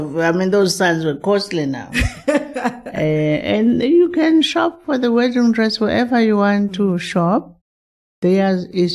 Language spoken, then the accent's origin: English; Cape Town, Western Cape, South Africa; I come from Cape Town.